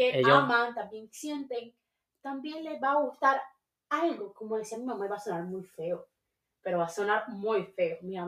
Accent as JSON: {"language": "Spanish", "town": "Barranquilla", "region": "Atlántico", "country": "Colombia", "said": "Creo, si no estoy mal, era de la costa, donde yo soy, Barranquilla"}